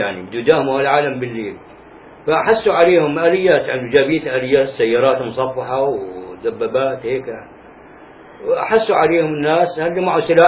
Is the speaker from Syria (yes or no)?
no; Palestine; moved away; أيوة هذه الخسائر طلعنا من فلسطين وظلوا مصاوب يعني هناك